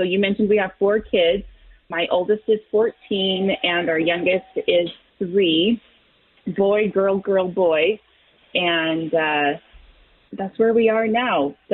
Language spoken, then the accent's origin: English; Salt Lake City, Utah, United States; I grew up, born and raised in Salt Lake, Utah